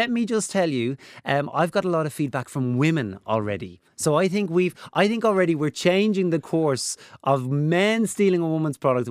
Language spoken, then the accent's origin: English; Dublin, Leinster, Ireland; I'm a Dublin lad. I'm from Santry. I went to St. Aidan's on Collins Avenue